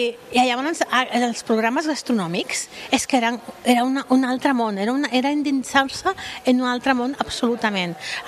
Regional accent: Castelldefels, Catalonia, Spain; jo sóc de Castelldefels, efectivament, he estudiat tota la meva vida a Barcelona

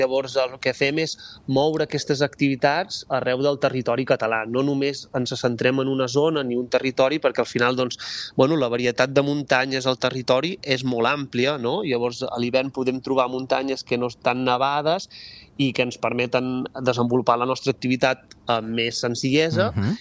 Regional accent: Sóller, Balearic Islands, Spain; accent: Mallorcan; Jo soc de la serra de la Serra de Tramuntana, llavors, Solla, de Solla

